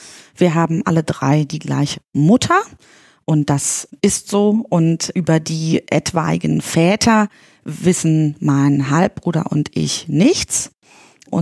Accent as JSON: {"language": "German", "region": "East Germany", "country": "Germany", "said": "Ich definiere mich als Berlinerin. Aber ich komme aus dem Osten und ich komme auch gern aus dem Osten, das muss ich so sagen. Ich war klein, als dann mein Geburtsland nicht mehr existierte, ja, muss man auch klar sagen. Also 83 geboren"}